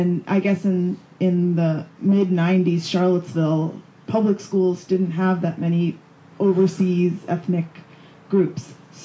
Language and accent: English; India; now in United States; I was from India. I knew my family was from India, but I didn't really know where I fit in into the American diaspora.